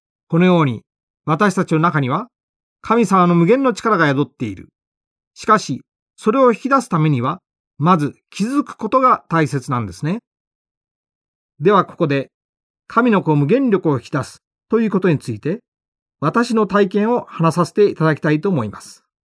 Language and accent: Japanese; Nakatsugawa, Gifu, Japan; 私が生まれ育った岐阜県中津川市は、美しい山の緑と川の自然に恵まれ、どこに行っても子供が遊べる場所がたくさんありました。